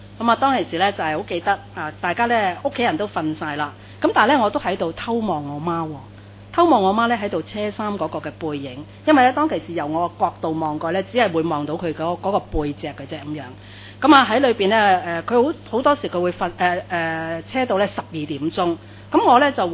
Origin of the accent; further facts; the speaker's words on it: Chaozhou, Guangdong, China; 我本身系潮州人嚟嘅